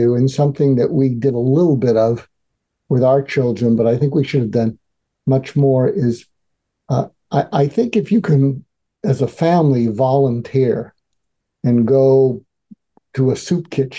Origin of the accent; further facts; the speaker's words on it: Boston, Massachusetts, United States; Right. I grew up in Boston, Massachusetts.